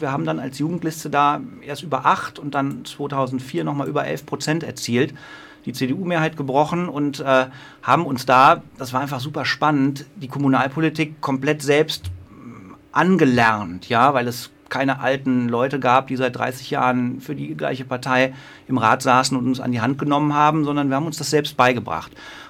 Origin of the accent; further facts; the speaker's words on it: Zülpich, North Rhine-Westphalia, Germany; Also ich bin hier im Bonner Umland aufgewachsen, in Zöbich